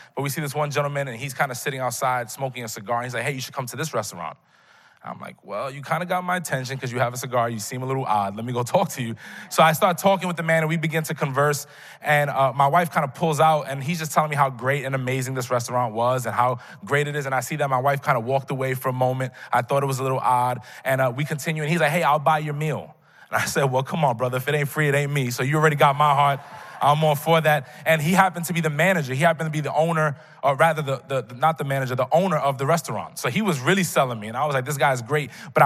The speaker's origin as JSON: {"language": "English", "town": "Bronx", "region": "New York", "country": "United States", "lives_now": "Brooklyn, United States", "said": "And I remember when we first moved to Brooklyn, we're originally from the Bronx."}